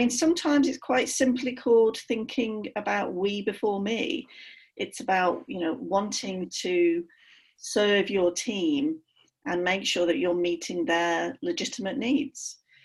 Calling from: North East England, United Kingdom; So I'm dialed in from Northumberland, so I live upon the North East Coast.

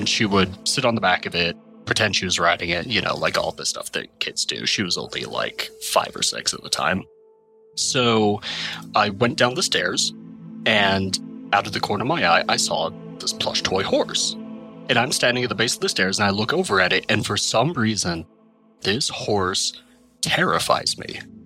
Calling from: Utah, United States; I'm calling from Utah.

